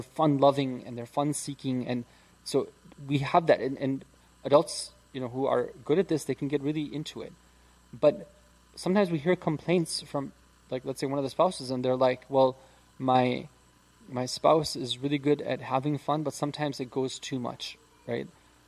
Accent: Midwest, United States; you know, I grew up in the Midwest, and for some reason, when I was a kid, I used to be scared of squirrels.

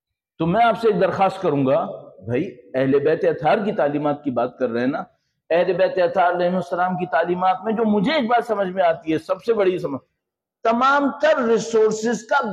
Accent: Sindh, Pakistan; تو اس نے ہمارے سندھ کا ایک شہر بتایا، میں وہاں کہوں. تو میں نے اس سے کہا کہ بھائی بڑی بات ہے، میں زندگی میں پہلی دفعہ پاکستان سے باہر مجھے کوئی سندھ کا ملا ہے.

